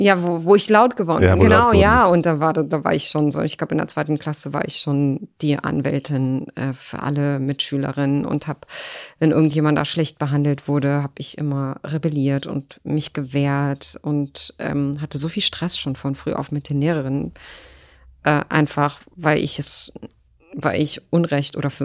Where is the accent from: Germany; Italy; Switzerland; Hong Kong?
Germany; ich bin Deutsche mit palästinensischer Abstammung, palästinensischen Wurzeln.